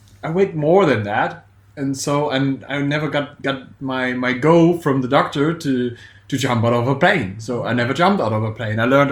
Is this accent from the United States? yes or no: no; Germany; English is a second language; I dropped out of army, of the German army. I'm from Germany, actually.